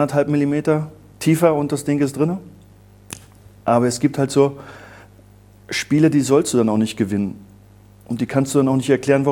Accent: East Germany, Germany; ich komme aus dem Osten

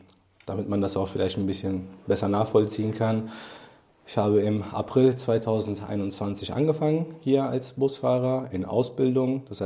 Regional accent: Cologne, North Rhine-Westphalia, Germany; ich bin eine Kölsche Jung, ist einfach so. Ich bin in Köln geboren, aufgewachsen und ich habe eine große Verbundenheit zur Stadt

